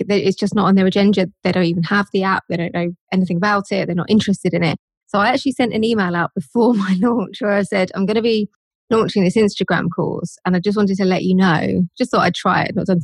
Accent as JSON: {"language": "English", "town": "Liverpool", "region": "North West England", "country": "United Kingdom", "said": "I'm originally from Liverpool, even though I don't sound like it."}